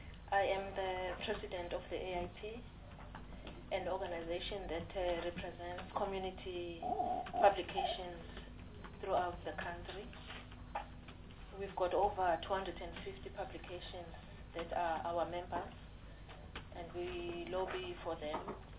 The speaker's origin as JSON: {"language": "English", "region": "KwaZulu-Natal", "country": "South Africa", "said": "I'm from KwaZulu-Natal."}